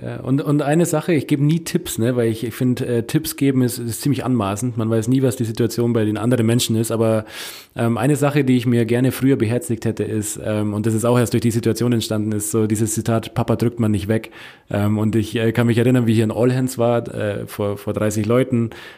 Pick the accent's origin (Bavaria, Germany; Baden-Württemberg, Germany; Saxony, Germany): Bavaria, Germany; Munich; Ganz normale Mittelschichtsfamilie wahrscheinlich. Auch nicht super arm, aber halt in Neuperlach, so in München, nicht das reichste Viertel.